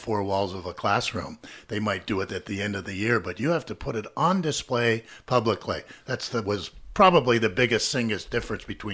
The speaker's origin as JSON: {"language": "English", "town": "Montreal", "region": "Quebec", "country": "Canada", "tie": "born or raised there", "said": "because I grew up in Montreal, and I was back in Montreal in summers."}